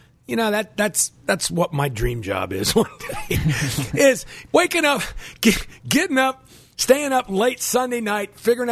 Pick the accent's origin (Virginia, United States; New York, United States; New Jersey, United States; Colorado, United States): Virginia, United States; So am I. I'm from Northern Virginia. I live there.